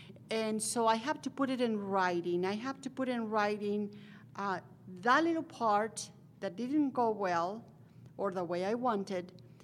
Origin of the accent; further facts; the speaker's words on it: Salt Lake City, Utah, United States; I come from Salt Lake City, Utah.